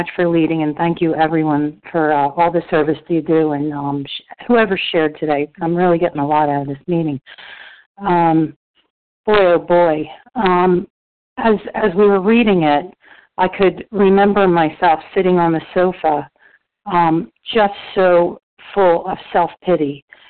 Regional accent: Pennsylvania, United States; I'm from Pennsylvania, just north of Philly. I used to live in Philly, South Street.

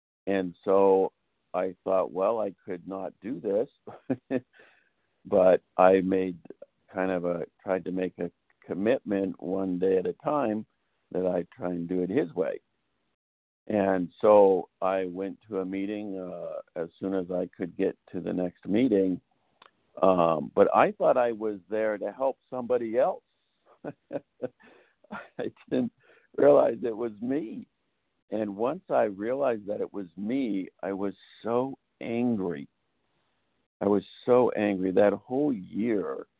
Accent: California, United States; California.

